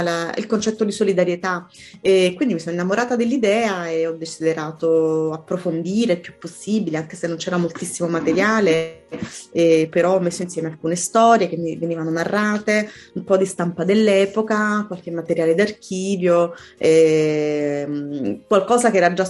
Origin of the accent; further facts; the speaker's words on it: Naples, Campania, Italy; Io sono napoletana, vivo a Napoli